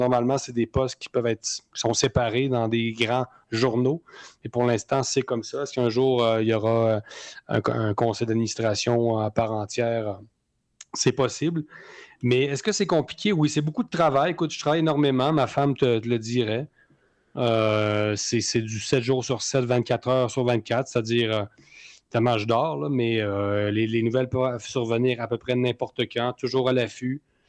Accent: Quebec, Canada; On est québécois et on va aussi s'imposer en France.

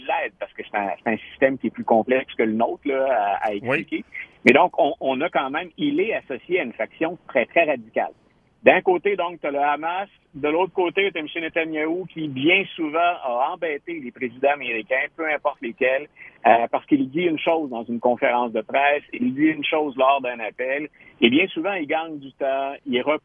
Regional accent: Trois-Rivières, Quebec, Canada; now in Quebec City, Canada; je suis de Trois-Rivières et j'étais un grand fan des Canadiens. Donc maintenant que j'habite Québec, c'est ma ville, dont je suis bien fier.

